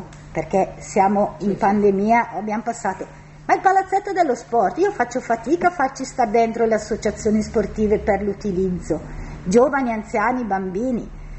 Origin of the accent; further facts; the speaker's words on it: Desenzano, Lombardy, Italy; io sono di Desenzano